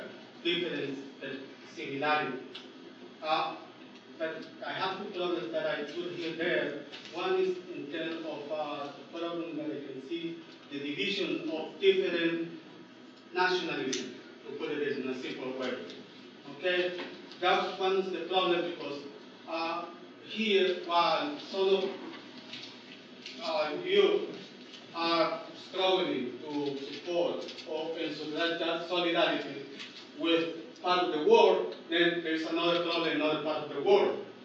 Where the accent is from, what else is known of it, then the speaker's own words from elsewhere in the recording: El Salvador; because I'm from El Salvador.